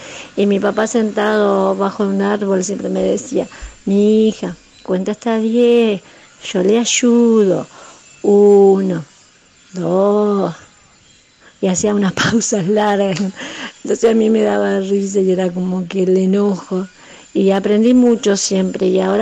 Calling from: Gualeguaychú, Entre Ríos, Argentina; de Gualeguaychú, Entre Ríos.

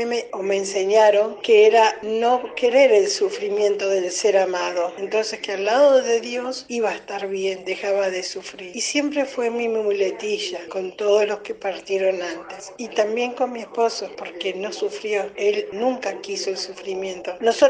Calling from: Mar del Plata, Buenos Aires Province, Argentina; de Mar del Plata.

